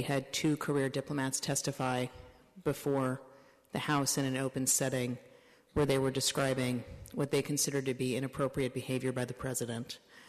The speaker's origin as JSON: {"language": "English", "town": "New York City", "region": "New York", "country": "United States", "tie": "born or raised there", "said": "Now, I was born and raised in New York"}